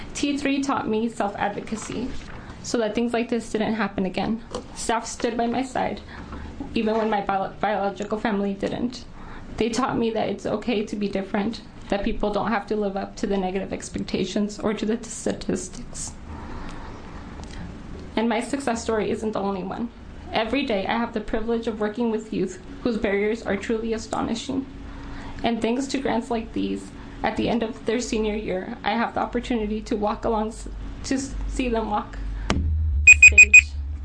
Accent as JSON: {"language": "English", "town": "Salem", "region": "Oregon", "country": "United States", "tie": "born or raised there", "said": "You see, I grew up in Salem, Oregon. I come from a low-income household where both my parents were working hard to support my family."}